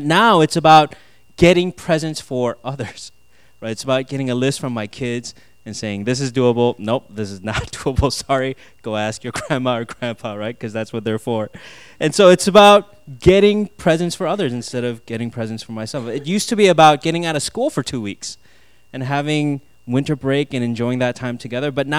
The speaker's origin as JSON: {"language": "English", "region": "Midwest", "country": "United States", "tie": "born or raised there", "said": "growing up in the Midwest and experiencing white Christmas"}